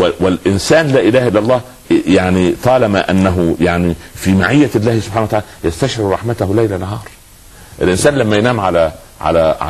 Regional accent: Upper Egypt, Egypt; حتى عندنا في الصعيد يقولوا على الجدي الصغير سخل.

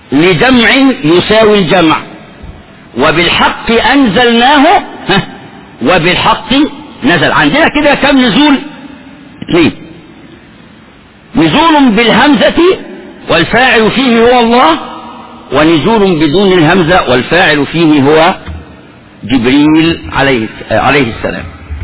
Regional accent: Egypt; التربية والتعليم رضي الله عنها وأرضاها عندنا في مصر علمت الناس كده

